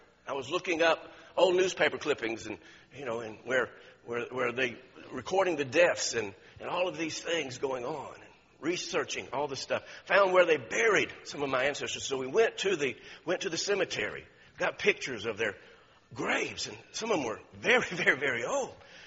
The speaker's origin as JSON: {"language": "English", "region": "Georgia", "country": "United States", "tie": "born or raised there", "also_born_or_lived": "Miami, Florida", "said": "I was born in Miami. I was raised in Georgia. That makes you a Southerner, or it should."}